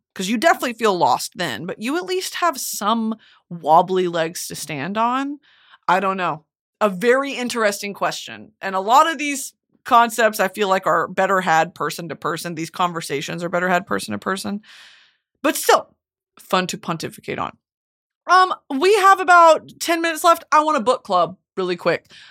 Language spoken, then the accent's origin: English; Texas, United States; Because, I mean, you know, we're from Texas, like, there is a culture there